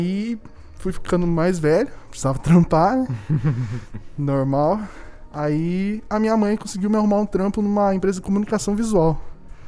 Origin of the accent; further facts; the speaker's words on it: Guarapuava, Paraná, Brazil; also born or lived in Turvo; eu sou natural daqui de Guarapuava mesmo. É, morei por bastante tempo no interior do Turvo, na Ibema, que é um distrito. É, vivi minha infância lá. E aí voltei pra cá.